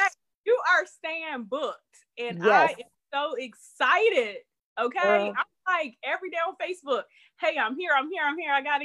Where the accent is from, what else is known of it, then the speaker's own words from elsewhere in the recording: Orlando, Florida, United States; Okay, born and raised in Orlando, Florida.